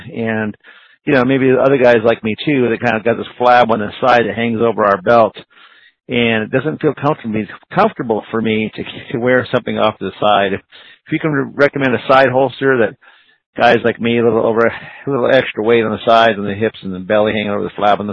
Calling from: Minneapolis, Minnesota, United States; Hey, Bob. … from Minneapolis, Minnesota, and I love listening to your programs.

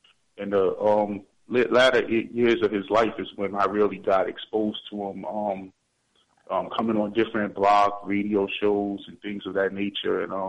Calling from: New York City, New York, United States; Good evening. … I'm calling from New York City.

